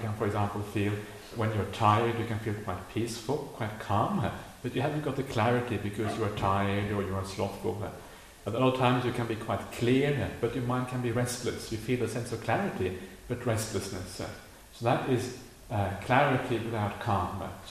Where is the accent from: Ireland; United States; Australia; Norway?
Norway; I grew up in Norway. My parents aren't Buddhists.